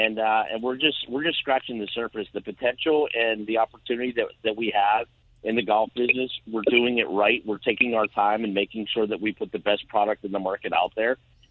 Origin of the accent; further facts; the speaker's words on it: Pennsylvania, United States; I'm from Pennsylvania, so I compare us to, like, if you drink a Miller Lite